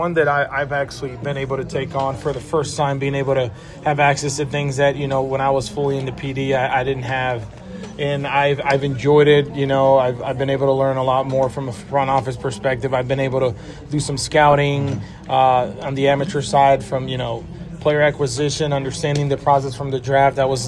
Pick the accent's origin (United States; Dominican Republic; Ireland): Dominican Republic; having been raised there and you know, growing up around it